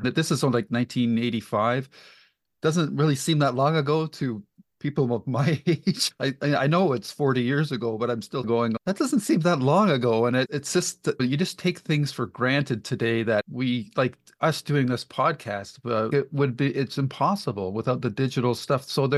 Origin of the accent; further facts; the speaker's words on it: Canada; I'm from Canada.